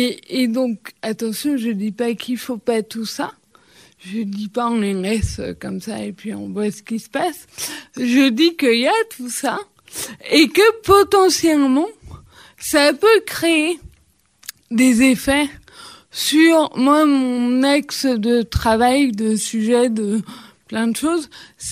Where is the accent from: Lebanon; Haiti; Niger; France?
France; Lyon, Auvergne-Rhône-Alpes; Même si Lyon, moi je suis lyonnaise, donc les meilleurs.